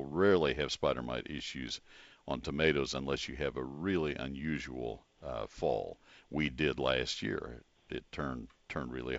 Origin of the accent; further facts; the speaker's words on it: College Station, Texas, United States; now in Dallas-Fort Worth, United States; I didn't see them like I see them in the Dallas-Fort Worth area where I live now. I grew up in College Station, and they didn't annihilate our gardens when I was a kid.